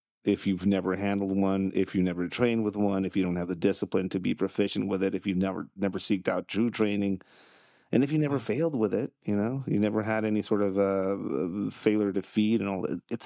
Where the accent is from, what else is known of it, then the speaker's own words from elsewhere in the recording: Tijuana, Baja California, Mexico; I grew up in Tijuana.